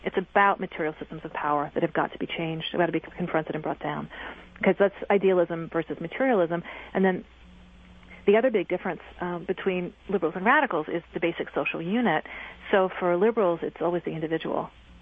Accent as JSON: {"language": "English", "region": "East Coast", "country": "United States", "said": "I'm from the East Coast, so I can do this."}